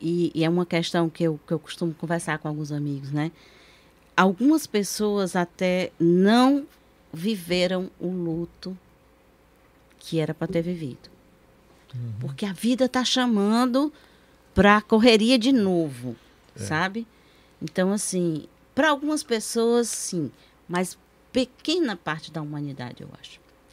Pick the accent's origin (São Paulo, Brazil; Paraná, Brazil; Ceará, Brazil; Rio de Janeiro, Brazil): Ceará, Brazil; Juazeiro do Norte; Os meus vizinhos, quando era pequena, lá no Ruazeiro.